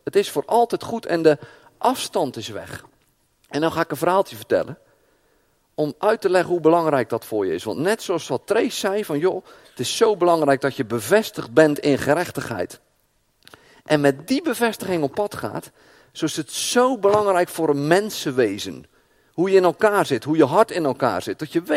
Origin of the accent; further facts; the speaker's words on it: Netherlands; Wij zijn Nederlanders, hè? Ja, je kan zo hoog niet wonen, of zo laag niet in Nederland. Wij zijn echte Nederlanders.